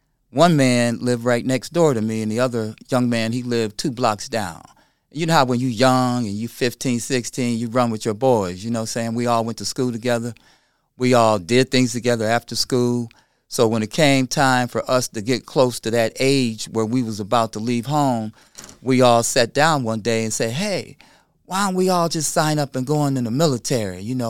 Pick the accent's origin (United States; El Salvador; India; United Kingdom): United States; Ohio; I grew up in Secor Gardens right off of Door Street. I didn't know anything about the world.